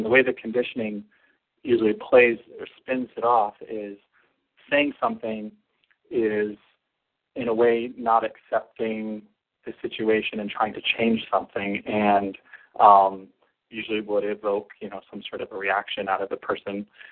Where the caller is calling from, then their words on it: North Carolina, United States; I usually am, but I'm home for the holidays. I'm calling from North Carolina